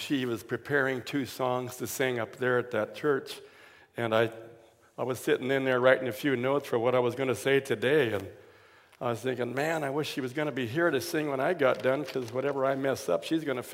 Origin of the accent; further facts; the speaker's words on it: Mountain View, California, United States; born there; But I was born over in the Mountain View area. You know where Moffett Field is? My family used to farm that ground where Moffett Field, between Moffett Field and Lockheed.